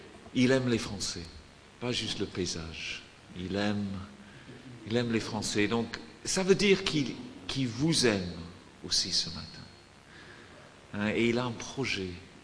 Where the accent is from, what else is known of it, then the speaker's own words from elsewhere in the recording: France; maintenant, moi, je suis français. Et j'aime la France.